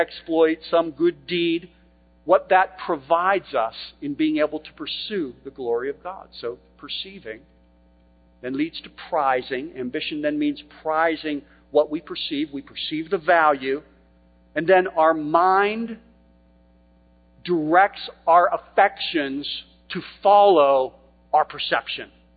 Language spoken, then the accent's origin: English; Philadelphia, Pennsylvania, United States; I'm from Philadelphia, I know places we could move these things.